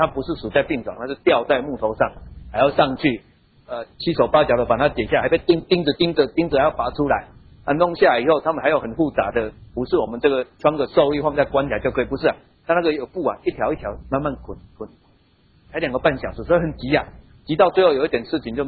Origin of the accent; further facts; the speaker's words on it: Taiwan; 我不晓得你们，我们台湾人算什么时候开始算一天？